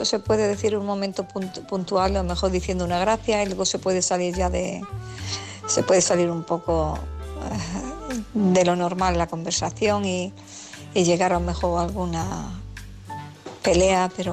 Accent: Badajoz, Extremadura, Spain; de Badajoz.

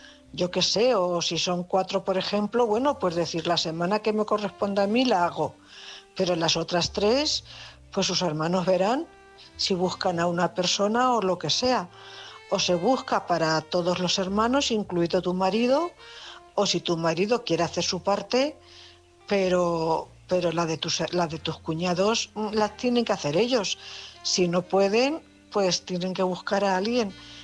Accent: Cuenca, Castilla-La Mancha, Spain; corresponsal de Cuenca.

